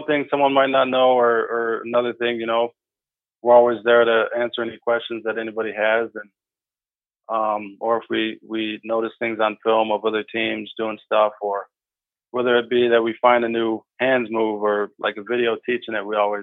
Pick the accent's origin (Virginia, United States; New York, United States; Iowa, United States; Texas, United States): New York, United States; Rochester; I'm from Rochester, New York, which is about an hour away.